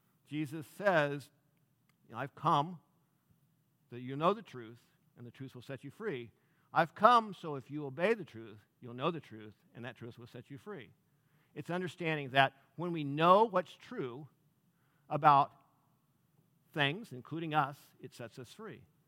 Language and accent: English; St. Louis, Missouri, United States; I'm a citizen of the U.S., I'm a citizen of Missouri, citizen of St. Louis